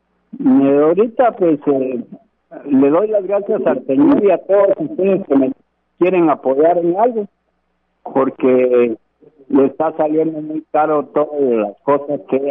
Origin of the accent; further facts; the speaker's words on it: Guatemala; por haberme puesto atención como guatemaltecos que somos